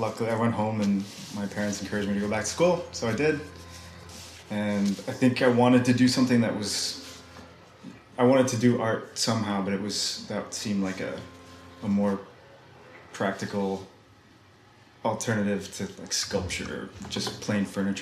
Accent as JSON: {"language": "English", "town": "Santa Fe", "region": "New Mexico", "country": "United States", "also_born_or_lived": "Los Alamos", "said": "And my family's from Santa Fe. I'm from Santa Fe, but the hospital there wasn't supposed to be very good back in the day."}